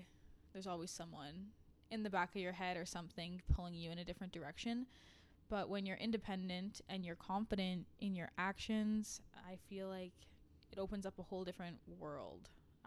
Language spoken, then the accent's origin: English; North Bay, Ontario, Canada; I was born and raised in North Bay, and I actually planned to go into health sciences out of town